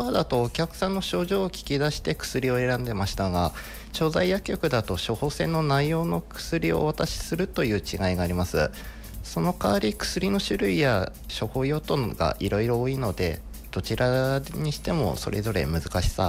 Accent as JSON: {"language": "Japanese", "region": "Kanagawa", "country": "Japan", "tie": "born there", "said": "大学は北海道の医療系の大学です。生まれは神奈川県でして、初めて雪国をそこで経験しました。"}